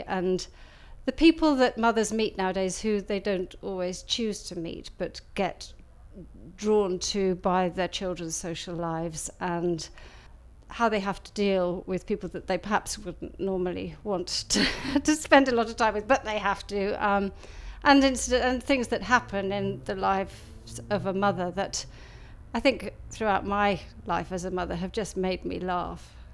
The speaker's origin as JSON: {"language": "English", "town": "Wellesbourne", "region": "West Midlands", "country": "United Kingdom", "said": "when I'm acting. I come from Wellsbourne in Warwickshire, and my date of birth is the 14th of April 1955."}